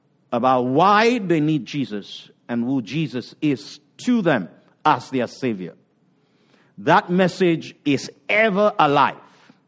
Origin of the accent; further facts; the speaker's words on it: Nigeria; While I was growing up in Nigeria